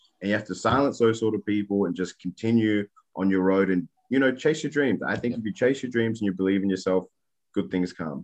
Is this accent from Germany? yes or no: no; Adelaide, South Australia, Australia; Not only is she from Australia, she's from my hometown of Adelaide.